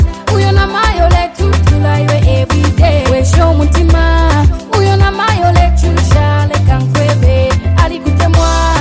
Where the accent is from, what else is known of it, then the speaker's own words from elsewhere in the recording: Lusaka, Lusaka Province, Zambia; and I come from Lusaka.